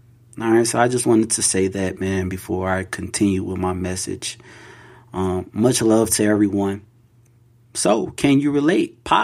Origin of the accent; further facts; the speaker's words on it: Chicago, Illinois, United States; WGN, you know, NBC, growing up in Chicago. So we would watch the news. We grew up very poor.